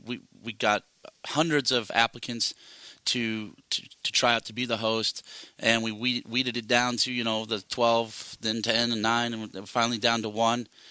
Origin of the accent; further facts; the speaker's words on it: McMinnville, Oregon, United States; now in Portland, United States; I was born in McMinnville, lived there in a mortuary for pretty much my whole growing up, and moved to Portland when I was about 18 or so.